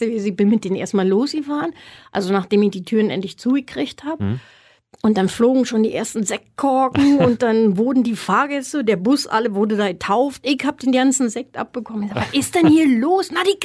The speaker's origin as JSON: {"language": "German", "region": "Berlin", "country": "Germany", "tie": "born or raised there", "said": "In Berlin, also geboren in Grünau und dann sind wir nach Karlshorst gezogen und dann meine Schule da gemacht"}